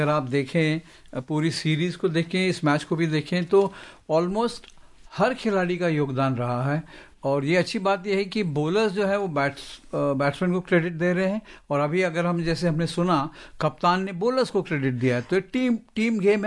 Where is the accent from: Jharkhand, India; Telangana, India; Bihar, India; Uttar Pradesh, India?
Telangana, India; Hyderabad; मैं भी हैदराबाद से हूँ तो इसलिए थोड़ा सा सॉफ्ट कर रहा